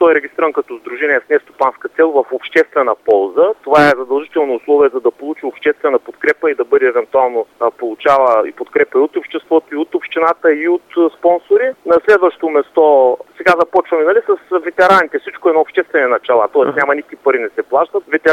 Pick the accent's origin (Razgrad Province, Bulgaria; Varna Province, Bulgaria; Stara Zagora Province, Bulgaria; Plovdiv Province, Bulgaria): Razgrad Province, Bulgaria; Razgrad; За мен е обидно да гледам в така родния ми град